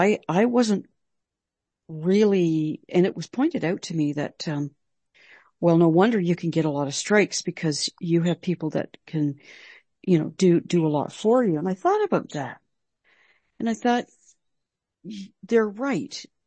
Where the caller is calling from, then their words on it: Toronto, Ontario, Canada; This is in Toronto, Ontario, Canada. I'm calling from Canada.